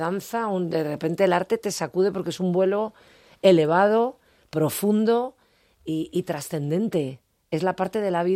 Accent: Madrid, Community of Madrid, Spain; Yo soy madrileña. Yo nací el día de San Antonio, en Chamberí

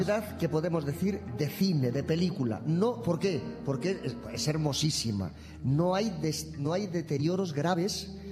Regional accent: Talamanca, Community of Madrid, Spain; El mío también, yo soy de Talamanca.

